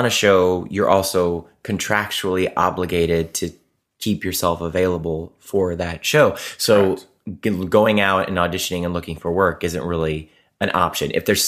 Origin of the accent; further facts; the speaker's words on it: Cleveland, Ohio, United States; Like, I grew up in Cleveland. We didn't get to walk down the street and go to a Broadway show.